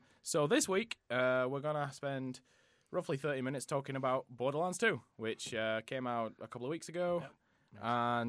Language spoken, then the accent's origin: English; England, United Kingdom; I'm from England, don't you know?